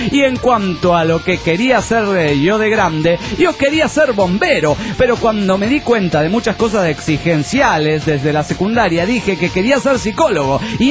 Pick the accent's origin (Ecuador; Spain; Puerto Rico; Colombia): Colombia; Pasto, Nariño; no vivo en México, es la primera vez que viajo, soy pastusa.